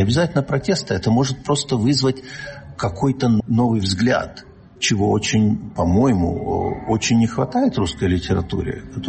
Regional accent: Ukraine; я себя, наверное, украинским считать не могу, потому что все-таки я пишу на русском языке. Но так как я родился в Украине, жил в Украине, и у меня много друзей в Украине осталось, конечно, у меня корни украинские

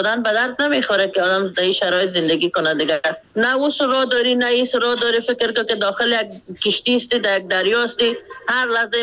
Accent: Mazar-i-Sharif, Balkh, Afghanistan; now in Pakistan; در یک مشکلاتی من برآمدم از مزار شریف

